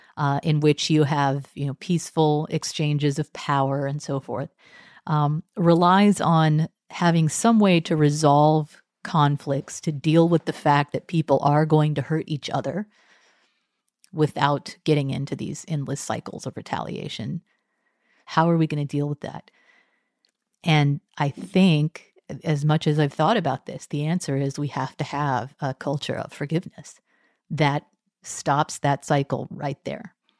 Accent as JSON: {"language": "English", "region": "Texas", "country": "United States", "tie": "born or raised there", "said": "I was raised Methodist in Texas, and I converted to Catholicism later in life while I was earning my degree in Christian theology at Cambridge as a Marshall Scholar."}